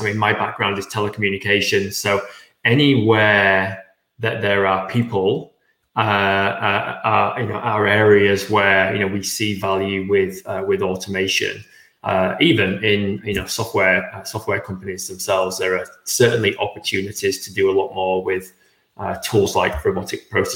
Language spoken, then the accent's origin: English; England, United Kingdom; accent: northern English; north of England, and I'm sure my English colleagues watching now would laugh at the thought that my accent makes everything sound more intelligent